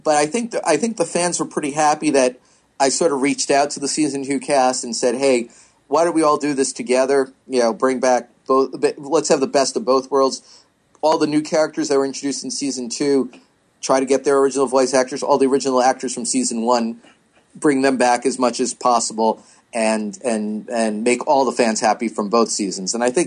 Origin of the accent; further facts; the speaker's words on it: New York, United States; well, I grew up in New York. I have family in New York.